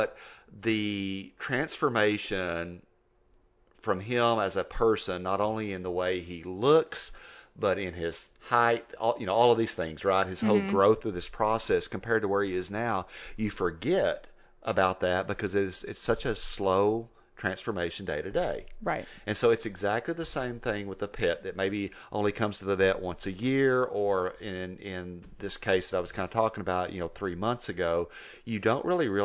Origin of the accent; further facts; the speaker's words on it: Ropesville, Texas, United States; So Texas Tech University is in Lubbock, Texas, which is extremely close to where I grew up and I'm from. I'm from Ropesville.